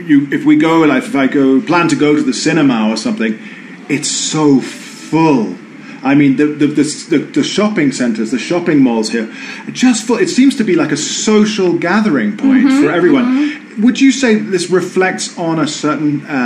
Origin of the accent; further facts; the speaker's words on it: London, United Kingdom; you come from Buenos Aires, I come from London.